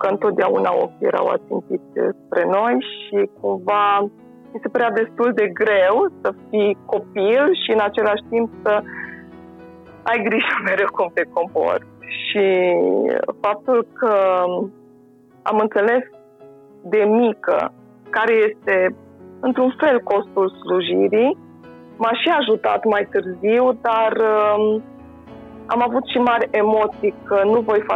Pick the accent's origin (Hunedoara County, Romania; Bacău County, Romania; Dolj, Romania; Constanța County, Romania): Hunedoara County, Romania; Hunedoara; born there; M-am născut în Hunedoara, chiar în orașul Hunedoara, într-o familie de credincioși baptiști.